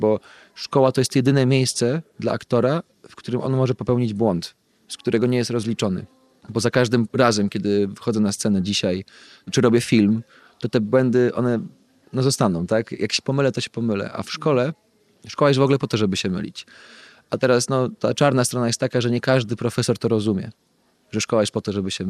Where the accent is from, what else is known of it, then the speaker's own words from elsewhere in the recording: Pomeranian Voivodeship, Poland; Dorastałem w Trójmieście na pewno weekendami.